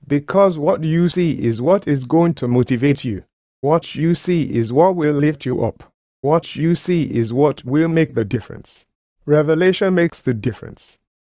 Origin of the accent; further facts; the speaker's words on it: Nigeria; moved away; I am a Nigerian myself, but they are a disgrace.